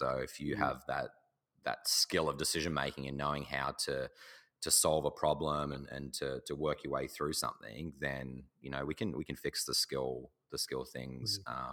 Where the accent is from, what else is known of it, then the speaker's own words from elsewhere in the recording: Australia; I've been lucky to sort of growing up in Australia, where there's a very big focus on that sort of approach towards teaching and coaching.